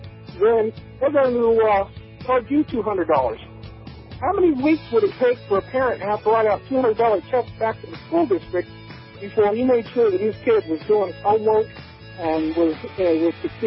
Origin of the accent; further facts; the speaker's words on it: Utah, United States; Wyoming and you know, my home state of Utah.